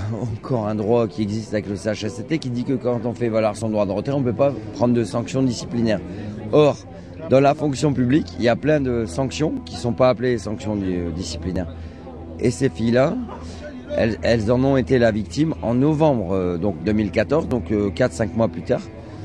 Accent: Hauts-de-France, France; Ceci dit, moi je suis du Nord. Heureusement, dans le Nord, il n'y a pas encore trop d'entreprises privées.

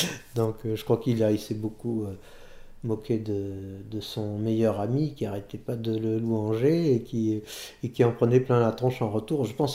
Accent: Bordeaux, Nouvelle-Aquitaine, France; moi j'ai par exemple j'ai grandi à Bordeaux

